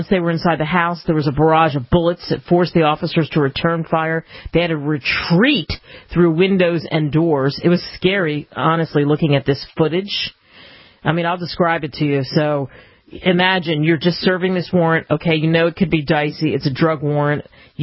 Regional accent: Cherry Hill, New Jersey, United States; huge story today from not too far from where I grew up in Cherry Hill, just over the bridge in Philly.

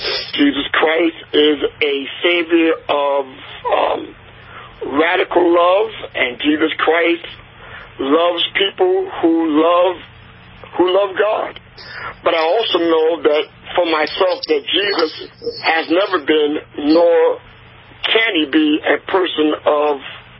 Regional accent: United States; Number one, I grew up in America. America was founded on inequality.

